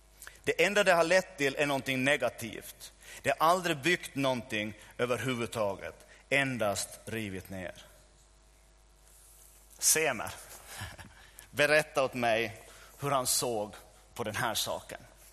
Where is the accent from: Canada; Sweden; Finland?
Finland; Närpes, Ostrobothnia; När det skedde en splittring i vår egen församling hemma i Närpes över trosrörelsen